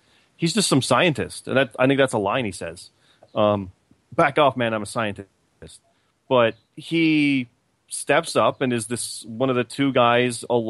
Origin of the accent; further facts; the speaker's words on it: Canada; And I'm in my 30s, so I know the VHS era. So there's that, too. And I'm also Canadian.